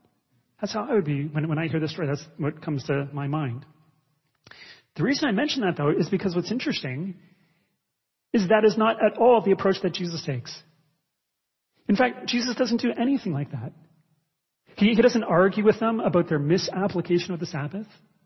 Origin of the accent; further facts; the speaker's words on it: Niagara-on-the-Lake, Ontario, Canada; When I was younger, I grew up in Niagara on the Lake, and I went to Eden High School. This was in the old days when Eden was located in Niagara on the Lake.